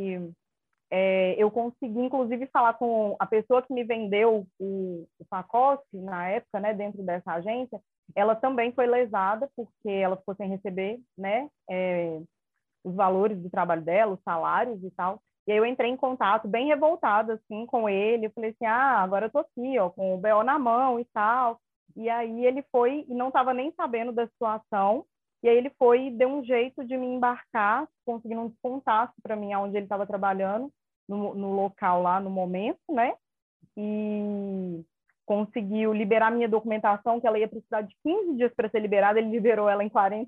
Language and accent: Portuguese; Belo Horizonte, Minas Gerais, Brazil; tenho 33 anos, sou de Belo Horizonte, Minas Gerais, pois moro na região metropolitana de BH, né? Já viajei por 20 países. Já morei um tempo fora, né, em Dublin